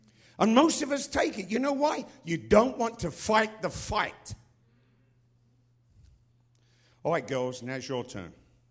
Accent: England, United Kingdom; now in United States; I never grew up in America, because, you know, I grew up in England.

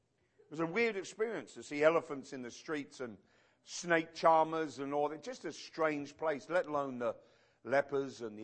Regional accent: England, United Kingdom; born there; I was born in England

